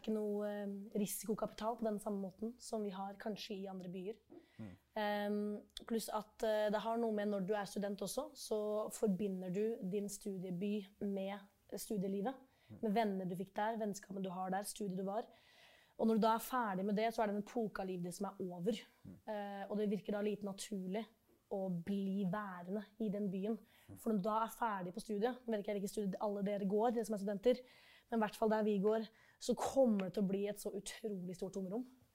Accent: Vestfold og Telemark, Norway; Nå er jeg østlending, ikke fra Oslo. Verdt å merke seg. Det er faktisk, Østlandet er større enn bare Oslo. Så jeg kommer fra Vestfold til Telemark.

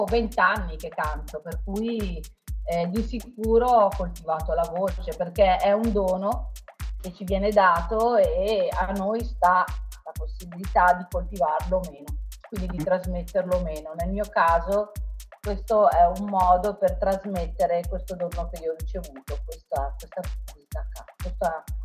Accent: Milan, Lombardy, Italy; now in Province of Bergamo, Italy; io sono nata e cresciuta a Milano e adesso vivo in provincia di Bergamo

